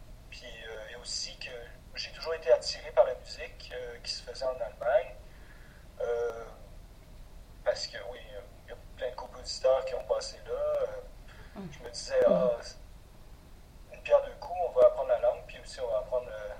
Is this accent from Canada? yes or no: yes; Canada; Je suis vraiment un Canadien.